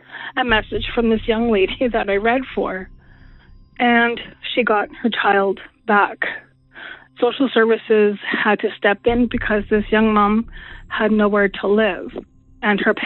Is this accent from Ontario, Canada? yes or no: no; Vanderhoof, British Columbia, Canada; I'm from Vanderhoof, BC in Canada.